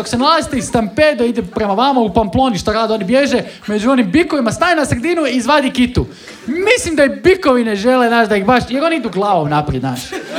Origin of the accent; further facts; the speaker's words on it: Rijeka, Primorje-Gorski Kotar County, Croatia; ja sam znači iz Rijeke